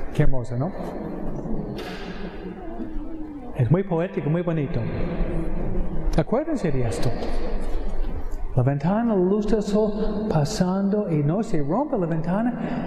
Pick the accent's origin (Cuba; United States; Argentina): United States; Detroit, Michigan; born there; Tú naciste en San Pedro Carlos, yo nací en Detroit.